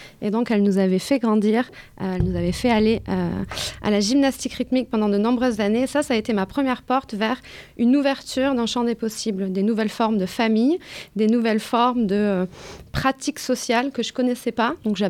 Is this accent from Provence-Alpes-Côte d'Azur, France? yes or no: yes; Port-de-Bouc, Provence-Alpes-Côte d'Azur, France; moi je suis issue de la banlieue de Marseille, une ville qui s'appelle Port-de-Bouc. J'ai grandi dans une famille pauvre, une famille d'ouvriers, dans un quartier populaire, une famille aussi issue de l'immigration.